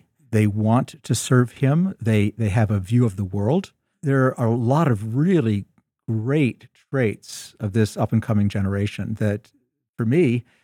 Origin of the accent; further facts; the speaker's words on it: New York, United States; I grew up in New York